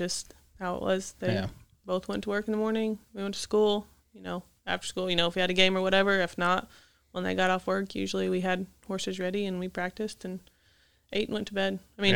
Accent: Cherokee, Oklahoma, United States; Cherokee, Oklahoma.

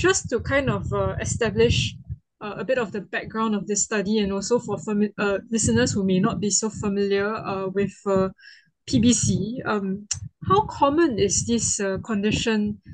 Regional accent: Singapore; I'm from Singapore

